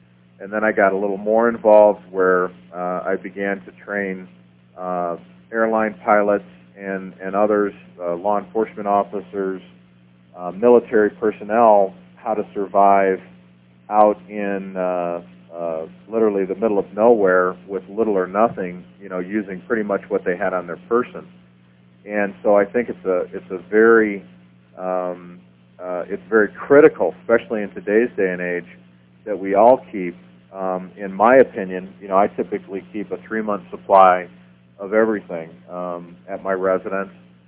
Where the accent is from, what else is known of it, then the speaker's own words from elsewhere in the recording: Michigan, United States; And so when snowstorms, I'm from Michigan, when those horrific snowstorms would hit, or, there would be power outages for weeks at a time.